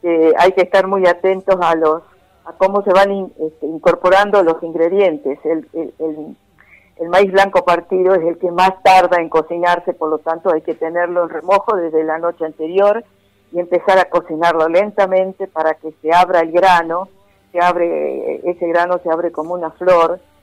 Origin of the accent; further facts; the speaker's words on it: San Carlos, Salta, Argentina; En mi pueblo, por ejemplo, San Carlos, es un pueblo pegado a Cafayate.